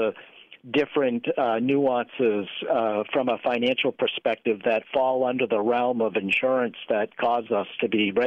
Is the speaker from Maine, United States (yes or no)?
yes; Maine, United States; I was raised in Maine, lived 50 years there